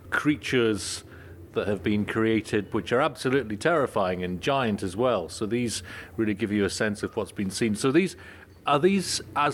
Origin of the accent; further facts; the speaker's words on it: Inverness, Scotland, United Kingdom; I'm from Inverness in the UK originally, so very near Loch Ness.